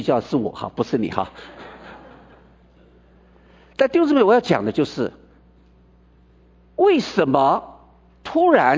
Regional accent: China; 我们中国人讲说日有所思夜有所想

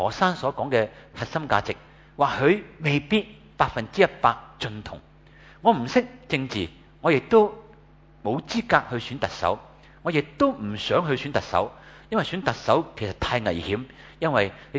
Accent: China; 正如我们很多时候我们中国人一个传统，就是说人之将死就其言也善。

